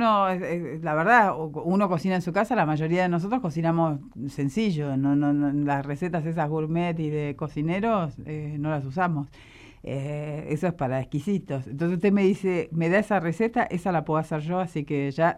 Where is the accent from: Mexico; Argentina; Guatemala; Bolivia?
Argentina; cómo somos los argentinos